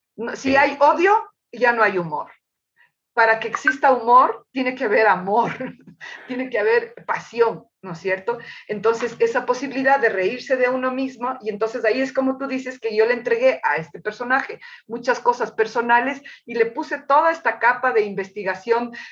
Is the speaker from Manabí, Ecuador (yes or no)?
no; Quito, Pichincha, Ecuador; also born or lived in Machachi; Yo no soy cuencana, soy quiteña, nací en la capital, viví, como te conté, 12 años de mi vida totalmente en el campo, y en la provincia de Pichincha, en una zona al sur de Quito que se llama Machachi, en ese sector viví.